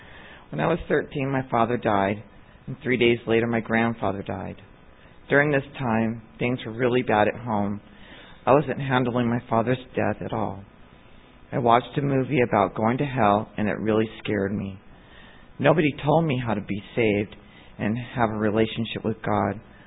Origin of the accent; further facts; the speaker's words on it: California, United States; Good morning. I grew up in Port Wayne, California, with my mother, my father, and my three sisters.